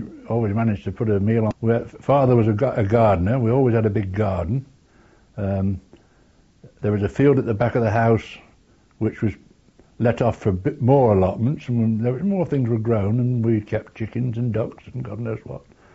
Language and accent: English; Winchester, South East England, United Kingdom; Yes, I was born in Winchester and went to school in Winchester